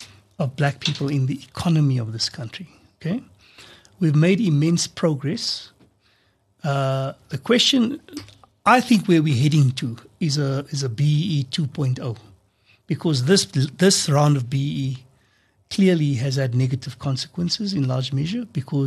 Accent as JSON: {"language": "English", "country": "South Africa", "said": "We're all South African, we diverse, but as South Africans, this is what we stand"}